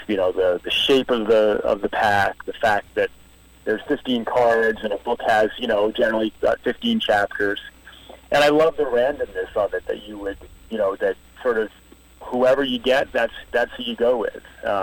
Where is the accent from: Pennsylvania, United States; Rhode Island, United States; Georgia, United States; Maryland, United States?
Rhode Island, United States; Yeah, I grew up in Rhode Island collecting baseball cards and had thousands of them.